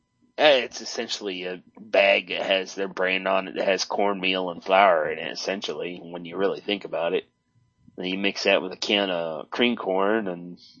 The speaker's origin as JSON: {"language": "English", "region": "Pennsylvania", "country": "United States", "said": "You know, I came from Pennsylvania, and I never heard of it until I talked to you."}